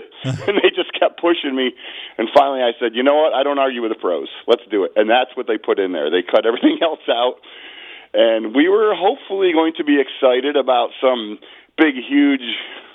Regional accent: Arcade, United States; I'm from Arcade.

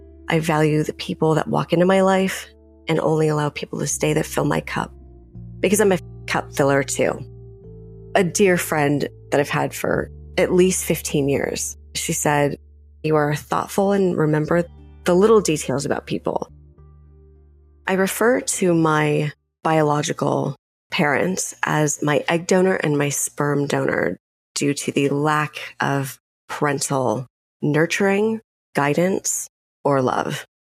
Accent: Westlake Village, California, United States; also born or lived in Monument, Colorado; I am from Westlake Village, California, and Monument, Colorado.

